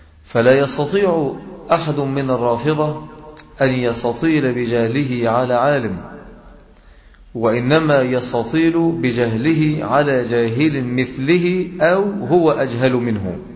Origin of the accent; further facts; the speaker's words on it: Egypt; فلا يوجد عندنا في بيئات مصر هذه أو هذا المصطلح عليه السلام